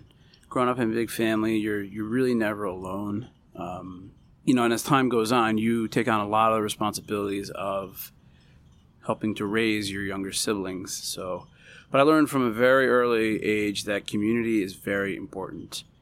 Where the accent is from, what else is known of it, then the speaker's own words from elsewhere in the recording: New Jersey, United States; I'm originally from New Jersey. I'm very proud of New Jersey. Love Jersey. come from a big family. I'm one of 11 children.